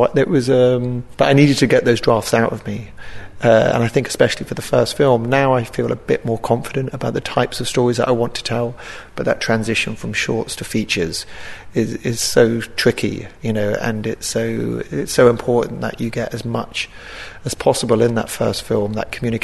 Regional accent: Jersey; I grew up in Jersey and know that environment very well

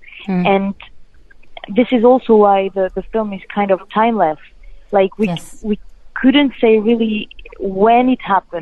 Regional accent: Kosovo; also born or lived in France; I have this double culture between Kosovo and France, and I grew up in Kosovo.

